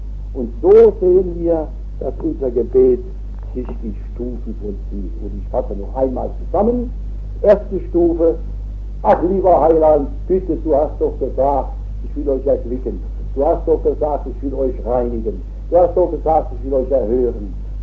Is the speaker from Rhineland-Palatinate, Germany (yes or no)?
yes; Worms, Rhineland-Palatinate, Germany; Steht seit 4000 Jahren in dieser Bord, meiner Heimatstadt. Ja, das ist heute ein elendes Städtchen von 60.000 Einwohnern.